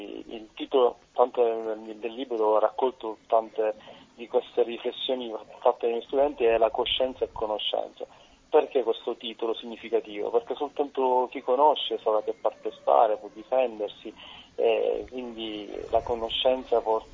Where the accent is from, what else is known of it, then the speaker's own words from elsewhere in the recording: Sicily, Italy; noi da siciliani non riuscivamo a far nulla